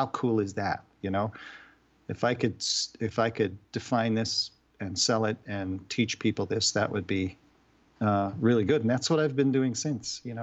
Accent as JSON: {"language": "English", "town": "Boulder", "region": "Colorado", "country": "United States", "tie": "born or raised there", "said": "I grew up in Boulder, so I was really used to running tons of trails there."}